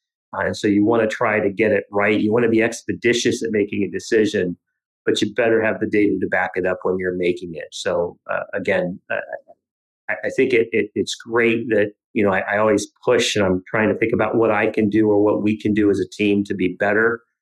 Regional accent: Van Wert, Ohio, United States; he sent a couple of people to my hometown, Van Wert, Ohio, and through a little bit of cajoling of my sisters with a bottle of wine, got an in-person, behind-the-scenes look at my childhood

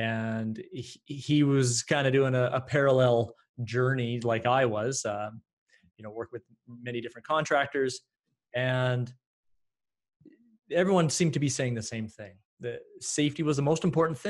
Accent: Edmonton, Alberta, Canada; born and raised in Edmonton.

